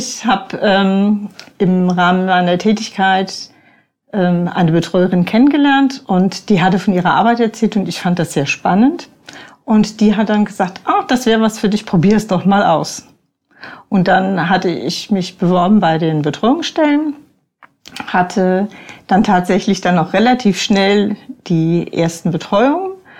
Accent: Northern Germany, Germany; Ich komme aus der Gegend zwischen Bremen und Bremerhaven. Bin ein echtes Nordlicht.

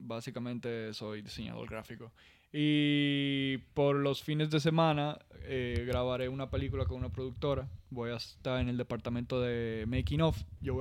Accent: Dominican Republic; moved away as an adult; now in Madrid, Spain; se me está yendo el español. Perdón, yo soy dominicano

